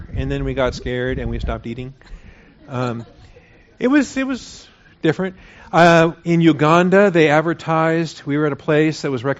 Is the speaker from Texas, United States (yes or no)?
yes; Texas, United States; I said, hey, I'm from Texas.